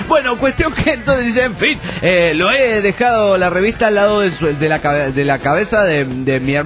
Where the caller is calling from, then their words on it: Spain; de Asir, España.